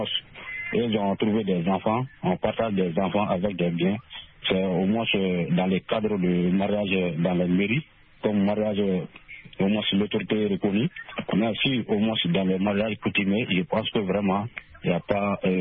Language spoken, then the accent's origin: French; Sonikéni, Mali; Chez nous, ici, au Mali, surtout dans mon village natal à Sonikéni.